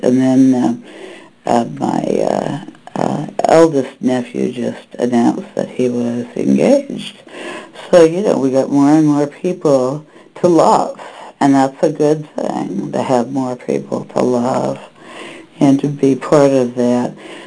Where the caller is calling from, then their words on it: Seattle, Washington, United States; from Seattle.